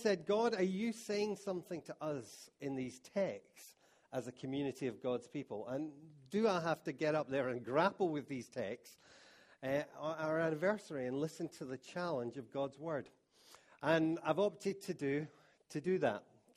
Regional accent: Scotland, United Kingdom; And me being Scottish, this is kind of alien.

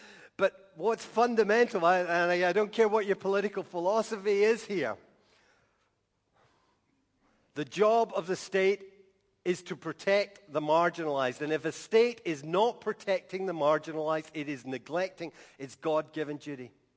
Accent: Scotland, United Kingdom; And as to a Scottish nation and as a church, we say to this nation, choose this day whom you shall serve.

